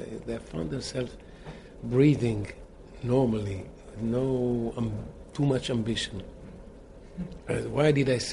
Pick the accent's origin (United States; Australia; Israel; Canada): Israel; we are from Israel, remote Israel